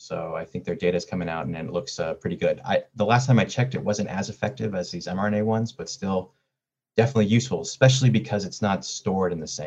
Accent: San Diego, California, United States; moved away as an adult; You know, I'm from San Diego and I lived there all my life before I turned 18.

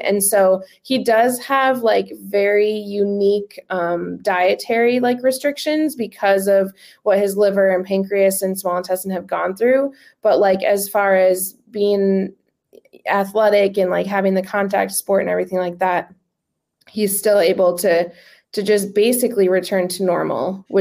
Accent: Minnesota, United States; I was born and raised in Minnesota.

